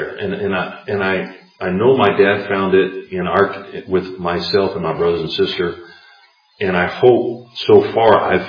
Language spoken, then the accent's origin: English; United States; yes, I'm an American, but that's not my allegiance.